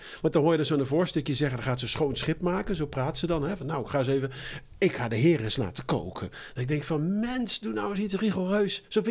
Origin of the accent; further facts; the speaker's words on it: Eindhoven, North Brabant, Netherlands; En ik kom ook uit Eindhoven.